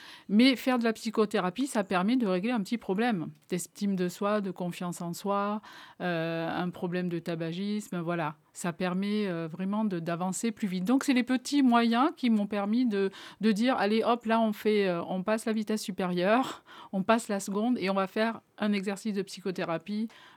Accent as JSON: {"language": "French", "town": "Montpellier", "region": "Occitanie", "country": "France", "said": "Alors, je viens de Montpellier."}